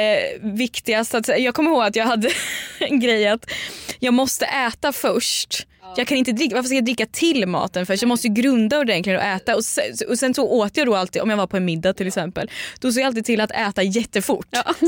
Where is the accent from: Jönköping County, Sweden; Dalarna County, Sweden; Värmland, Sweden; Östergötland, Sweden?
Östergötland, Sweden; Linköping; now in Stockholm, Sweden; när jag är i min hemstad Linköping eller någon annanstans